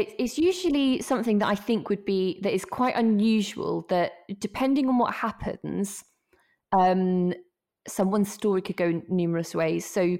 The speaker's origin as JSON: {"language": "English", "region": "East of England", "country": "United Kingdom", "said": "I mean, I'm from Norfolk. And we've got a bit of a reputation in Norfolk because you don't really have to drive through Norfolk to get to anywhere else."}